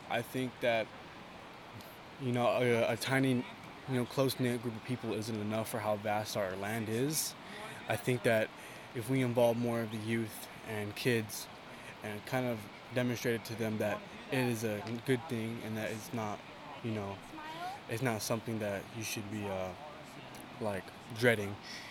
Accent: Orleans, California, United States; I am from Orleans.

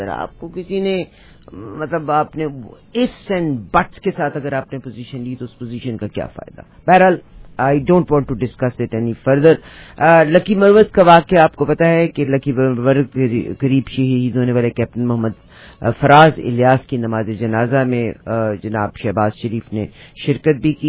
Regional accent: Pakistan; moved away; میں اور مظفر پاکستان سے آئے تھے, یہاں پہ آئے, الحمدللہ وی ورکڈ ہارڈ, دن اور رات کام کیا

